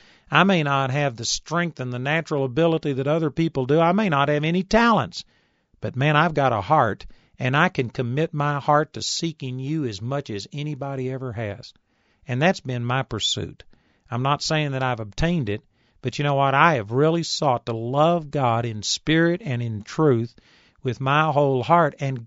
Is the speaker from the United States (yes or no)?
yes; Texas, United States; I'm a hick from Texas. I've had people make fun of me, talk about my hick voice, talk about how I sound like Gomer Pyle.